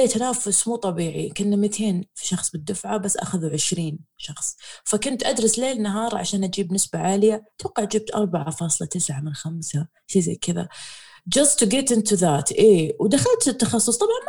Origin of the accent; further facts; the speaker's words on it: Khobar, Eastern Province, Saudi Arabia; أنا كنت أدرس طب أسنان بالرياض أول سنة، بس لأني أنا من أهل الشرقية ورحت الرياض ما كنت متأقلم، ما قدرت أعيش بالرياض 2008 إيه، فما كان سهل علي أني أتأقلم. فبعدين نهاية السنة الأولى قررت أني أرجع الخبر عند أهلي